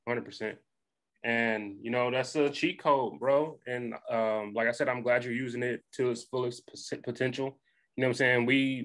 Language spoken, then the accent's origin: English; Michigan, United States; now in Texas, United States; Growing up in Michigan, living in Texas, you know what I'm saying?